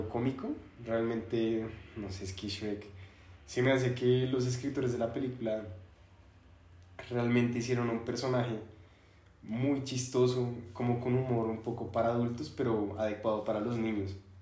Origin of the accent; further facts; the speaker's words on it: Mexico; Sí, yo soy mexicano.